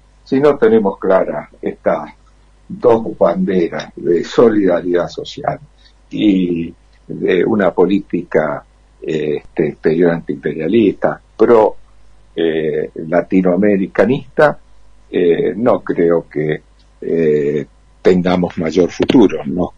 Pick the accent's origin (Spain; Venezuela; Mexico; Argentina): Argentina; Nosotros, como argentinos, surgimos luchando contra el imperio español.